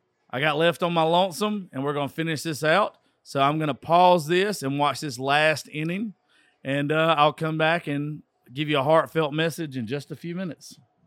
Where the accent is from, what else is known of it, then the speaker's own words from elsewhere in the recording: Georgia, United States; But I'm from Georgia. My daddy's probably crying somewhere right now.